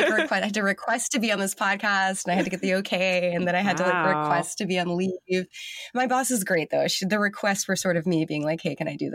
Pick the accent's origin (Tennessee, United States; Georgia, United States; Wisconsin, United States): Georgia, United States; Augusta; born there; also born or lived in South Carolina; I was born in 1981 in Augusta, Georgia. My town is too small to have a hospital. Like, to this day, there's no hospital. We actually lived in South Carolina at the time